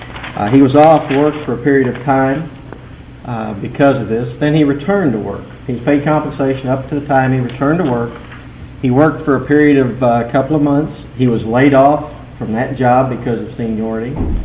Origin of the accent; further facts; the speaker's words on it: Texarkana, United States; May it please the court … from Texarkana.